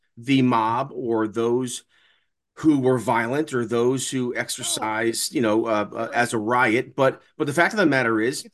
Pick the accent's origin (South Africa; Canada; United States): United States; Bronx, New York; Now, mind you, Andrew and I are originally from New York. I grew up in the Bronx, and I grew up in the Bronx during the bad old days, 1977 blackouts and riots, high crime.